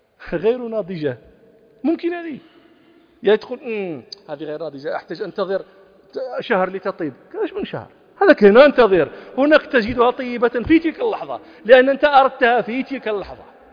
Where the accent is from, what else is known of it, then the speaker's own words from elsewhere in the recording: Morocco; كنا في مخيم لنا نحن المغاربة